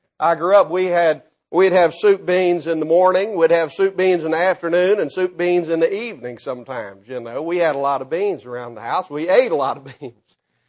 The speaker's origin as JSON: {"language": "English", "region": "Tennessee", "country": "United States", "tie": "born or raised there", "said": "We're over in Tennessee now. I'm as far west as I was growing up east. I grew up in East Tennessee."}